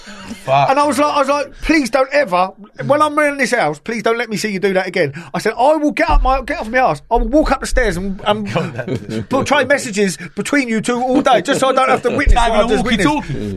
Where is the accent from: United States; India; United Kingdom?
United Kingdom; South East England; Like the Hampshire, Surrey sort of area, from the southeast.